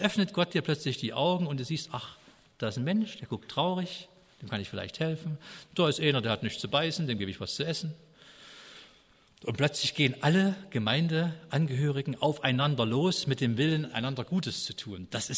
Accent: Brandenburg, Germany; Also Uckermark ist die Gegend, wo ich herkomme.

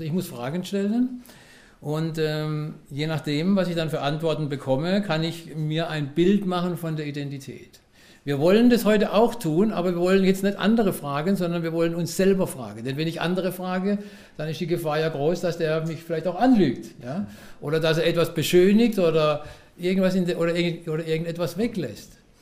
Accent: Karlsruhe, Baden-Württemberg, Germany; ich komme aus Karlsruhe, also hier aus dem schönen Badnerland, bin 1963 geboren, irgendwann dieses Jahr werde ich noch 60

